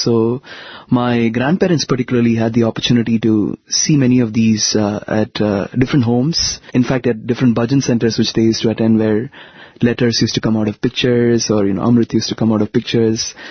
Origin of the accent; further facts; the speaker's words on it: India; first language Tamil; English is a second language; My native tongue is Tamil. And I did not understand what he said in Telugu at all.